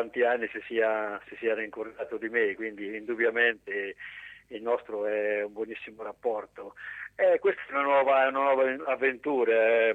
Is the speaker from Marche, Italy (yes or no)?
yes; Porto Recanati, Marche, Italy; also born or lived in Parma / Catania; Sono partito dal paese, da Porto Recanati, sono stato 3 anni a Parma, dove ho fatto 2 campionati di Serie B, nel quale a 19 anni ho totalizzato 50 presenze, e un campionato di Serie C. E poi l'avventura a Catania, dove ho passato, devo dire, 9 anni meravigliosi